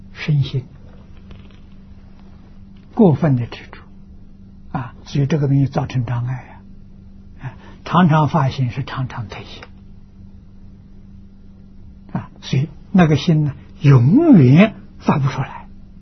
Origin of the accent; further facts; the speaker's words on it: China; 这两种啊，我们中国人叫它做成见